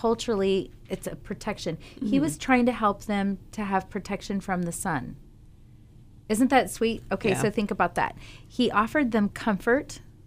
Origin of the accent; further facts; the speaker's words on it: United States; I was raised in America.